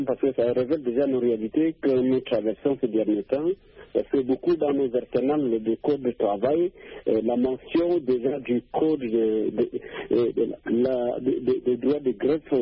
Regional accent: Chad; taper parfois chez nous au Tchad, les gens sortent avec des marmites

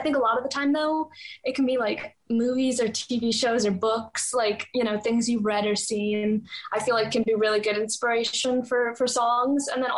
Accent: Pennsylvania, United States; now in Nashville, United States; Pennsylvania. Yeah.

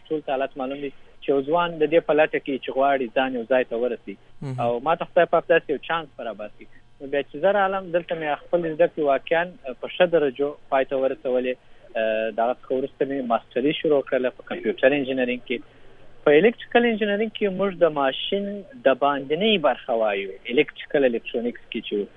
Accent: Kandahar, Afghanistan; moved away as an adult; now in Turkey; زه په کندهار کې یو متوسط فامیل کې دنیا ته راغلی یم، خپلې منځنۍ او د لیسې په اندازه زده کړې په کندهار کې کړې دي. په 2013 کال کې د یو تحصیلي بورس له لارې ترکیې ته راغلم

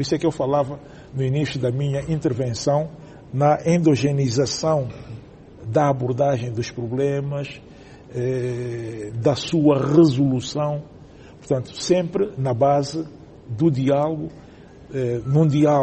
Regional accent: Angola

